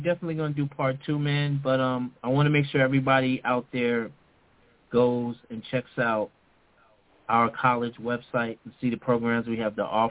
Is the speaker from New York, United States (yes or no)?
yes; Brooklyn, New York, United States; I am from Brooklyn. Let's not forget.